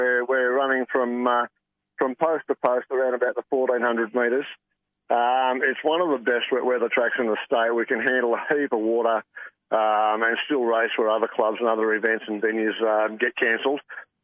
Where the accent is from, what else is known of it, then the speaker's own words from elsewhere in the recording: Glen Innes, New South Wales, Australia; Well, mate, I'm born and bred in Glen Innes.